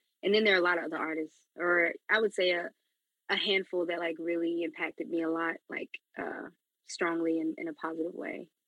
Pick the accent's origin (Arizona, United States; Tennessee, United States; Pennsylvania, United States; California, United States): Tennessee, United States; Memphis; We're from Memphis, born and raised, though we do spend time in other places